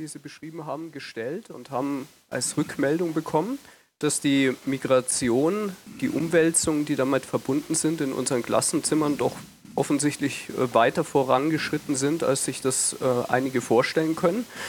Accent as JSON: {"language": "German", "town": "Munich", "region": "Bavaria", "country": "Germany", "said": "Ich bin Münchner."}